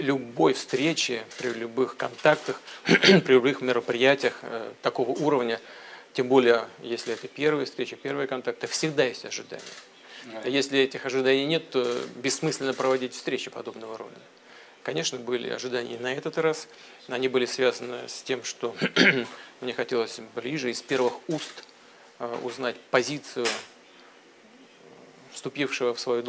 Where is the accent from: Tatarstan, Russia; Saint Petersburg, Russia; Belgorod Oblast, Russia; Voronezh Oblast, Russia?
Saint Petersburg, Russia; мой родной город Петербург, который на протяжении длительного времени был столицей российского государства.